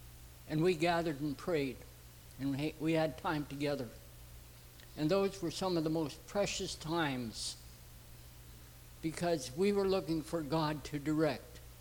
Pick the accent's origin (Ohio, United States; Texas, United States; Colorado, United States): Ohio, United States; They accepted us because we came from Ohio, and you know, that wasn't very accepted as well.